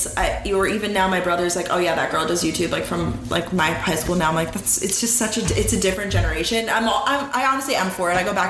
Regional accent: New York, United States; Because I'm from the suburbs, about an hour from the city, I like to say.

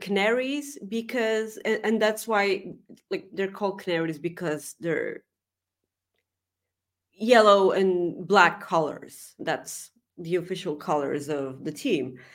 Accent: Bulgaria; So the National Cup was won by a local team, you know, from my hometown. So, okay, so mind you, I don't watch Bulgarian football because I kind of want to keep my sanity.

